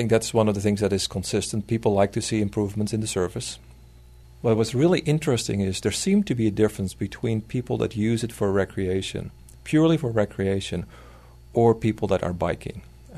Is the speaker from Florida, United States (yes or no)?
yes; Florida, United States; now in Boise, United States; I came from Florida, and one of the things that really attracted me about Boise was the fact that there was a Greenbelt